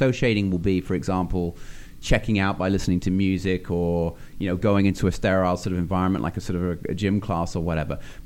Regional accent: England, United Kingdom; accent: English; So it's just my English accent. You get used to it.

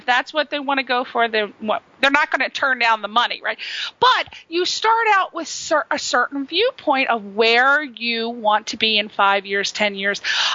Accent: East Coast, United States; now in Los Angeles, United States; I'm from the East Coast, so I have a different mentality. When I came out here, it was very different. I was culture shocked when I moved out here.

